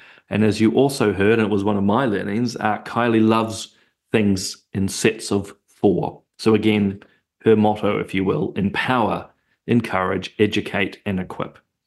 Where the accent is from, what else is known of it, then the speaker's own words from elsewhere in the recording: Whangarei, Northland, New Zealand; And seeing I'm also originally from Whangarei, hello, doubly so.